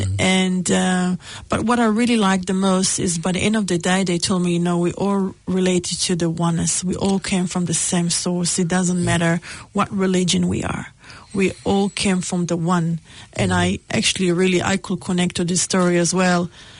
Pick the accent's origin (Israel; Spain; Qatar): Israel; But when they heard I'm from Israel